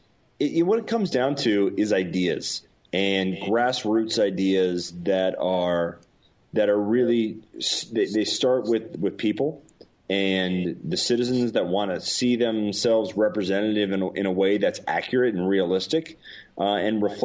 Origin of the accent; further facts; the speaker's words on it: Virginia, United States; now in St. Louis, United States; I'm not a military brat, but I have spent a lot of time moving around. I grew up in Virginia, and I've been here about 7 years.